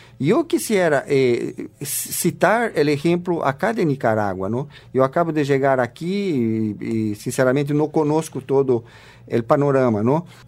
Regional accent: Brazil; yo digo nuestros países porque soy brasileño, y Brasil también es un país en vías de desarrollo

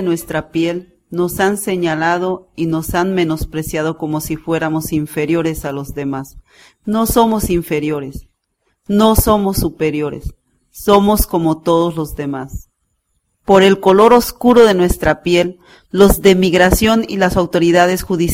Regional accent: Mexico; Somos mexicanos. Nuestros pueblos negros están dispersos en toda la Costa Chica de Guerrero y Oaxaca y en muchas partes del país.

